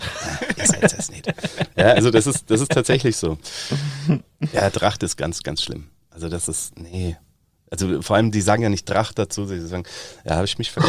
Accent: Bavaria, Germany; accent: Bavarian; ich bin in der Nähe von Bad Tölz aufgewachsen, das ist bayerisch.

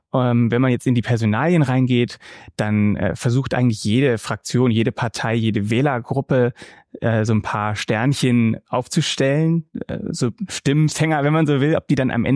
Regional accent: Halle, Saxony-Anhalt, Germany; auch Halle, ja, ich bin in Halle zur Schule gegangen

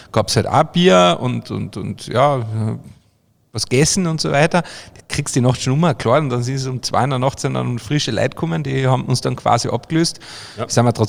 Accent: Obervellach, Carinthia, Austria; also bei uns in Oberfellach sind immer eine drum Maibaumer gestanden. Und was bei uns dann noch ist, das ist in Österreich ein bisschen anders, glaube ich, als zu Bayern.

